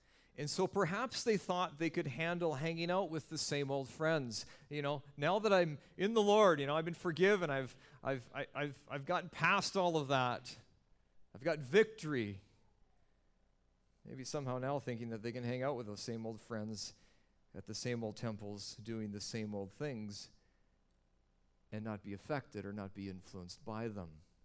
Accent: Western Canada, Canada; a fairly typical subdivision where I grew up in Western Canada

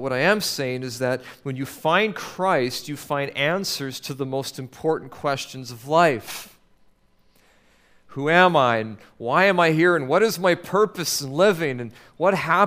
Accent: Canada; knowing that I'm from Canada

